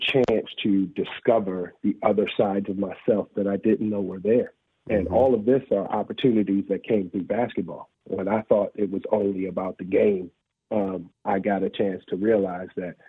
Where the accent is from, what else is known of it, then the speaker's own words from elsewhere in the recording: Baltimore, Maryland, United States; So I'm originally from East Baltimore, Maryland, graduate of the most perfect and beautiful historic St. Francis Academy.